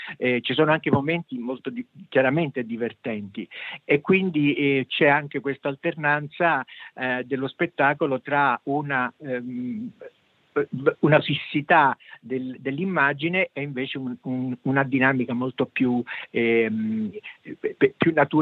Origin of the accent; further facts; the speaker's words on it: Sicily, Italy; now in Imola, Italy; Enzo ed io siamo siciliani, anche se viviamo ormai da moltissimo tempo, da quasi 50 anni a Imola, però non abbiamo mai abbandonato le nostre radici.